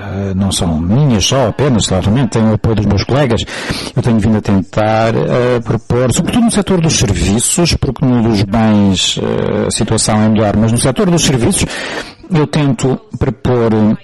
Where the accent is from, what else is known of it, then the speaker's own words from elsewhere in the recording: Poland; Portuguese is a second language; eu sou polaca, como sabem